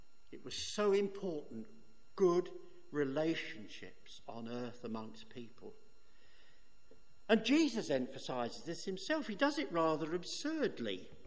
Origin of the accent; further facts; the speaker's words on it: United Kingdom; We're British people. When we go abroad, do we behave well?